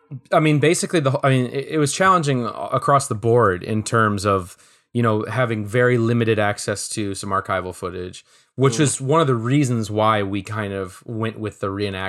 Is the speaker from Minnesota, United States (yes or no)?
yes; Minneapolis, Minnesota, United States; You know, I grew up in Minneapolis, and I remember literally taking the bus to the Mall of America